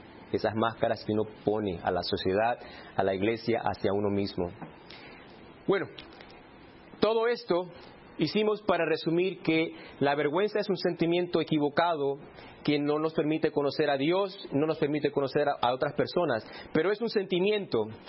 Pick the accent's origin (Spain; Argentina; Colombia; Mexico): Argentina; Soy argentino, soy adventista, soy ilegal.